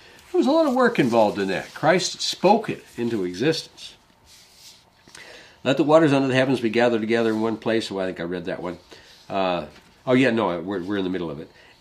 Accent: South Dakota, United States; I grew up in South Dakota, and we had no smog.

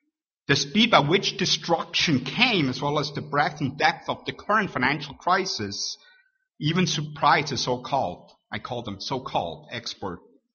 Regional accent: Switzerland; English is a second language; now in United States; our wonderful nation we call home, or my adopted home, as you know, I hail from Switzerland, but my adopted home

